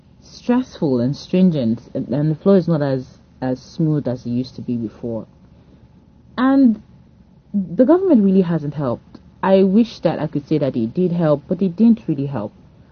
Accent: Delta, Nigeria; now in Lagos, Nigeria; I'm originally from Delta State, but I live in Lagos State.

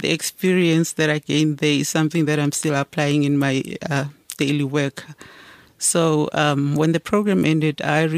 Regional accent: Soweto, Gauteng, South Africa; I was born and raised in Soweto, Mofolo South.

